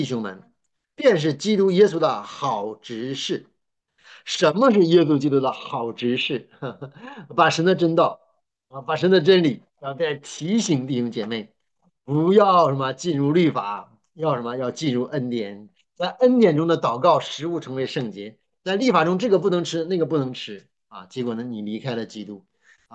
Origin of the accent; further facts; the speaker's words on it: China; 但我们中国人很喜欢。